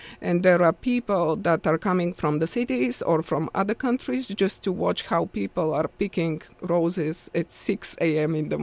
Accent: Strelcha, Plovdiv Province, Bulgaria; So I come from Strelce.

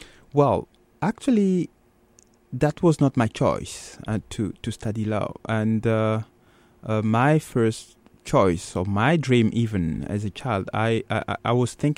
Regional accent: DR Congo; first language Chiluba; English is a second language; now in Portland, United States; Yes, I think I'm also grateful because I met so many fellow Congolese citizens here

